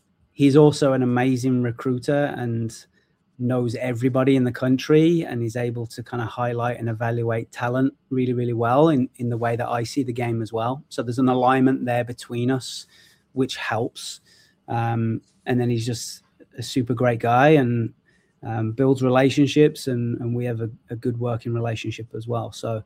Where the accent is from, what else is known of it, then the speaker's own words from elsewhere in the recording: England, United Kingdom; obviously I'm originally from England. So growing up, my dad was a coach and a qualified coach back home in England.